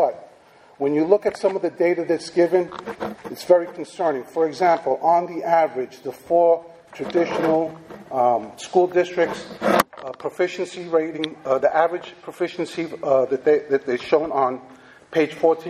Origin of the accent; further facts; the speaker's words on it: Wilmington, Delaware, United States; I'm also from the City of Wilmington.